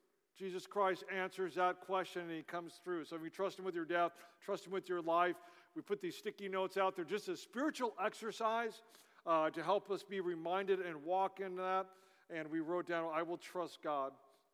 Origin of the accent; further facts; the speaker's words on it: Los Angeles, California, United States; So listen, I didn't grow up here. As many of you know, I grew up down in Los Angeles.